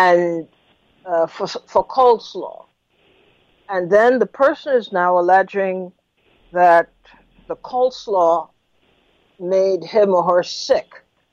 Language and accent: English; Trinidad & Tobago; I grew up in Trinidad.